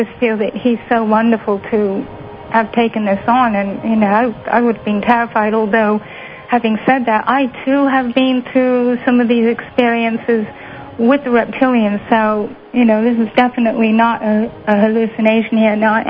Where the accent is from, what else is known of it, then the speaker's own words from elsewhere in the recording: Blackpool, North West England, United Kingdom; I'm from Blackpool in Lancashire